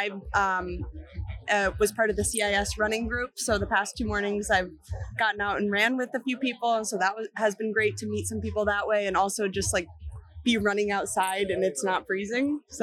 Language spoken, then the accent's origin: English; Chicago, Illinois, United States; Yeah, I come from Chicago, so I haven't seen the sun in years, it feels like.